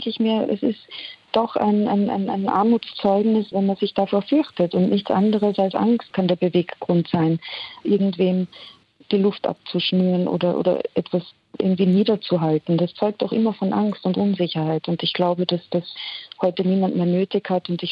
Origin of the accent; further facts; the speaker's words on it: Carinthia, Austria; Und als Kärntnerin, die ich ja auch bin, kann ich sagen, also wir Kärntner und Kärntnerinnen sind ja wunderbar geschult im Umgang mit reaktionären und autoritären Kräften.